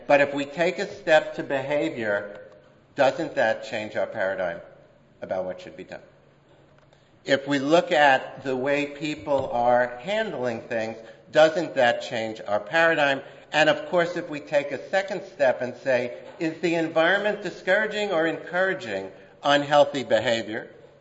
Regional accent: New York, United States; borrowed from Henry Barnes' barn dance when I grew up in New York, the greatest traffic commissioner I ever knew.

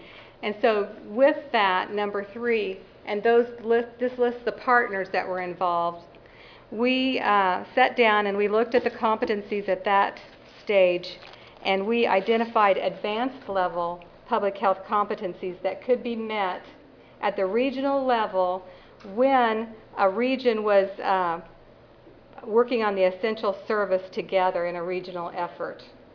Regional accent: Pretty Prairie, Kansas, United States; this is my hometown of Pretty Prairie, Kansas. Population of 650.

